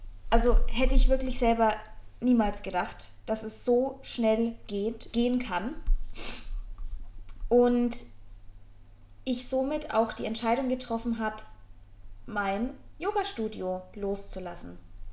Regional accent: Rothenburg, Bavaria, Germany; now in Munich, Germany; dass ich dann auch Rothenburg, meine Heimatstadt, hinter mir lasse

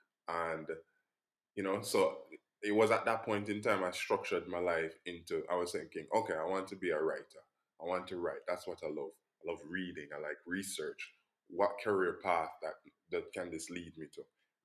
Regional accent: Spanish Town, Saint Catherine, Jamaica; I'm from Spanish Town, Jamaica.

